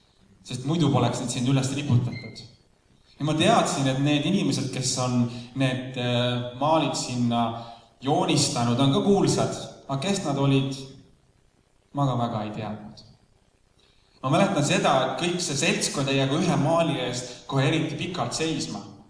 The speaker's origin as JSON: {"language": "Estonian", "town": "Võru", "region": "Võru County", "country": "Estonia", "said": "ja mina olen tõesti Võrust. Aga mitte ainult Võrust."}